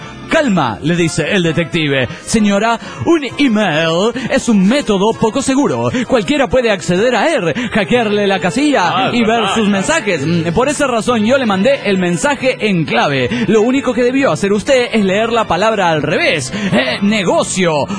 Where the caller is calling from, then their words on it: Puerto Ordaz, Bolívar, Venezuela; de Puerto Ordaz, Venezuela.